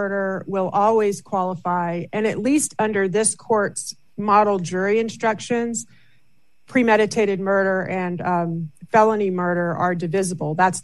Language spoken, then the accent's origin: English; Arizona, United States; And, you know, I am from Arizona. I used to practice in Arizona.